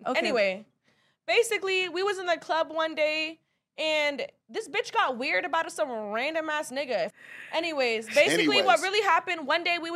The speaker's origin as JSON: {"language": "English", "region": "Hawaii", "country": "United States", "said": "I'm from Hawaii."}